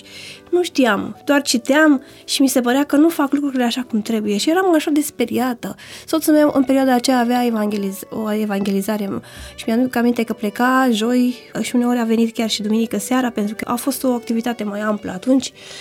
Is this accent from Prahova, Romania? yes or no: yes; Măgureni, Prahova, Romania; Nunta a avut loc la Măgureni, Prahova, satul Banului, de unde sunt eu.